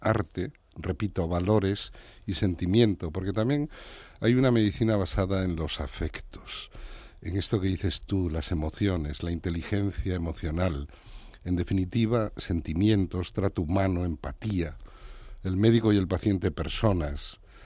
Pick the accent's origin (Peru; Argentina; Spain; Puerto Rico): Spain; A Pobra de Trives, Galicia; Mi pueblo, mis raíces, mi vida, mi cuna, mi familia, mis amigos, los amoriños primeiros, mi vida está muy vinculada a mi pueblo, A Pobra de Trives